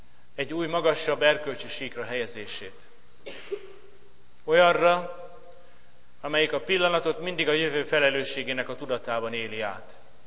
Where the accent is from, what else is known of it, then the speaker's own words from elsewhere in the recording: Hungary; neki köszönhetjük, hogy élünk, és hogy magyarok vagyunk